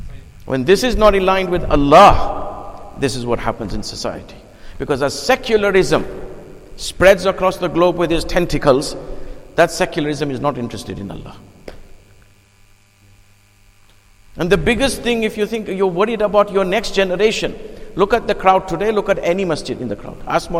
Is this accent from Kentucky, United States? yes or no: no; Bronx, New York, United States; And I come from the Bronx, by the way. We say it as it is.